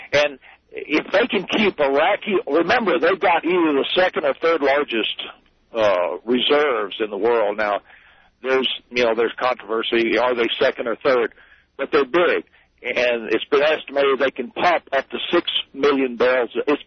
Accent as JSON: {"language": "English", "town": "Houston", "region": "Texas", "country": "United States", "said": "I'm from Houston, so I understand a little bit about culture."}